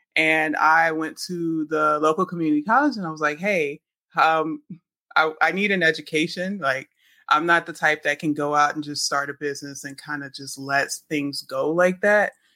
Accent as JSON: {"language": "English", "town": "New Orleans", "region": "Louisiana", "country": "United States", "lives_now": "West Coast, United States", "said": "I am from New Orleans, Louisiana, and I currently live on the West Coast."}